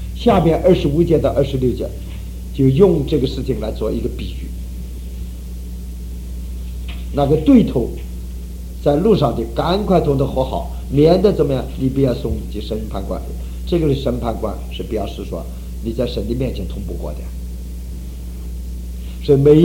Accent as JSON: {"language": "Chinese", "region": "northern China", "country": "China", "said": "少年夫妻老来伴儿，伴儿我们北方人。"}